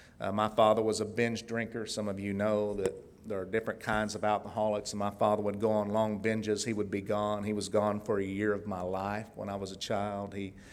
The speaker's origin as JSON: {"language": "English", "town": "Tulsa", "region": "Oklahoma", "country": "United States", "tie": "born or raised there", "said": "I grew up in Northwest Tulsa. I was one of the good ones."}